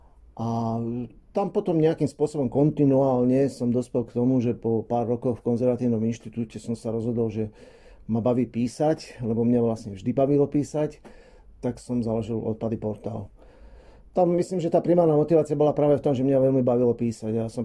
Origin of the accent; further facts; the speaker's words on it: Stará Turá, Trnava Region, Slovakia; Tak pochádzam zo starej Turej